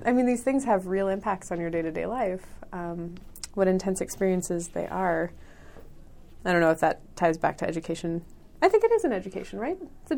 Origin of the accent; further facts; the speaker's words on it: Denver, Colorado, United States; And I grew up in Denver. It's not like I wasn't familiar with cities